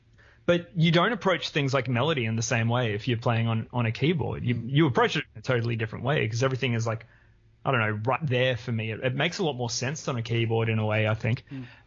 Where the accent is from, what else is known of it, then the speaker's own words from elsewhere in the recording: Wollongong, New South Wales, Australia; now in Queensland; I was always up in Queensland. Well, I was born in Wollongong and went around, you know, a couple of Sydney places in Canberra for a few years. But yeah, I've been like Queensland bound for a while.